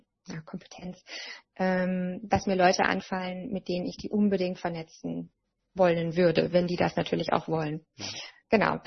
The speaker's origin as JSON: {"language": "German", "region": "Baden-Württemberg", "country": "Germany", "said": "Ich komme ja aus dem Badenerländle und ich wurde am Anfang in Berlin von meinen Freunden auch immer ein bisschen ausgelacht."}